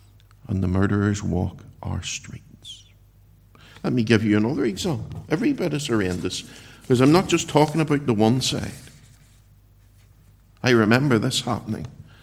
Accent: Northern Ireland, United Kingdom; the generation growing up now, don't know what it was like during the Troubles in our wee country. I was born in July 1969

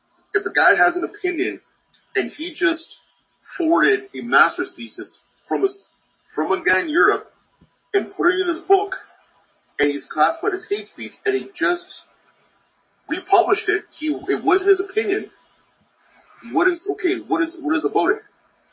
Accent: Canada; I grew up here in Canada.

